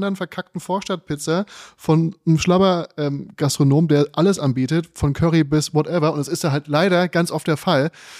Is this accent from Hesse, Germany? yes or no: yes; Darmstadt, Hesse, Germany; Genau, ich bin aus Darmstadt und die Kulinarik ist da nicht so richtig vorangeschritten.